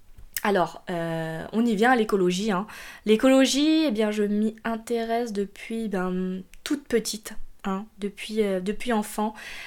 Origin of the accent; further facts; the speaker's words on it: Grand Est, France; en tout cas chez nous en Alsace, mais je sais pas s'il y avait ça dans votre région